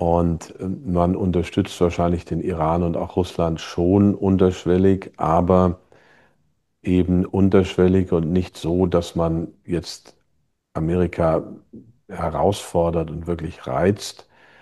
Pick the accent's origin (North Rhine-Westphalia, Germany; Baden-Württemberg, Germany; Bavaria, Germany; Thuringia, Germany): North Rhine-Westphalia, Germany; Plettenberg; Ich komme aus Plettenberg zufällig, also es ist unser beider Heimatort.